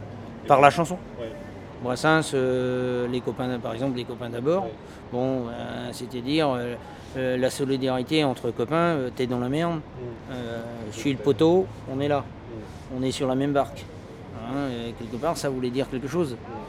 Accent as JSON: {"language": "French", "region": "Brittany", "country": "France", "also_born_or_lived": "Corsica", "said": "du côté de mon père, je suis breton, ilien, et du côté de ma mère, je suis corse-sicilien."}